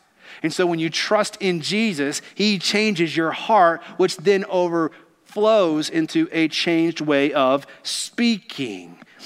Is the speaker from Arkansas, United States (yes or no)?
no; Kentucky, United States; Growing up in Kentucky, I got to be around racehorses quite a bit